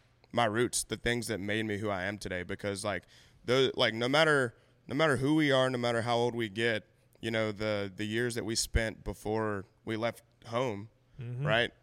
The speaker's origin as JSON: {"language": "English", "country": "United States", "said": "I love our country. I love, you know, being American, and that is one of the most American things that you can do."}